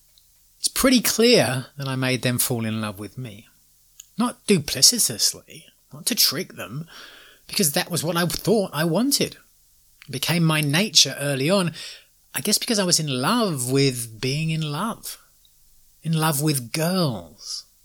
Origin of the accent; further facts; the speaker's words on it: England, United Kingdom; growing up in England